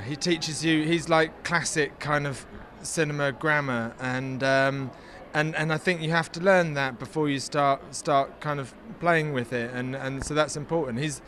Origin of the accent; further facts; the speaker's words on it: United Kingdom; Well, we are both British